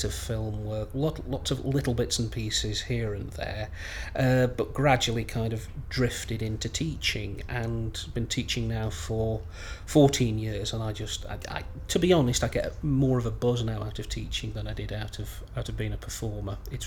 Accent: Stoke-on-Trent, West Midlands, United Kingdom; I'm from Stoke-on-Trent in Staffordshire, and I'm 48.

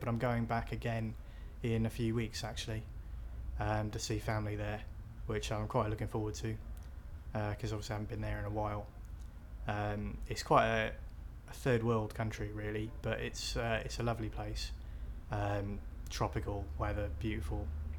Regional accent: Newport, Wales, United Kingdom; also born or lived in Guyana / Birmingham; I moved with my parents to Birmingham. But I grew up in Wales, in Newport, in a little village just on the outskirts, which was quite hilly and grassy, and lots of sheep.

